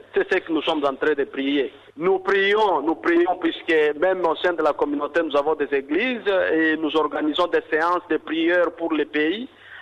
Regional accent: DR Congo; now in Australia; nous en tant que Congolais, et ça affecte aussi toute la communauté. Puisque malgré que nous soyons ici à New South Wales, Nous avons encore nos familles qui sont au Congo.

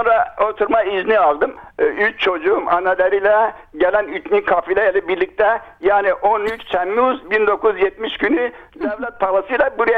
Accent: Tunceli Province, Turkey; born there; Beni yakacaklar, külümü götürüp doğduğum köye, Dersim'deki köyüme götürecekler.

